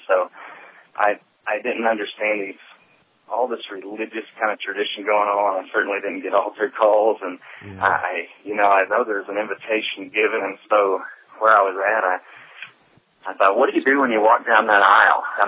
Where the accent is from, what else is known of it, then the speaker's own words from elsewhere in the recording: Bible Belt, United States; And so, I grew up in Bible Belt USA, small town, religious community. The joke is there's about 1,500 people and about 1,600 churches.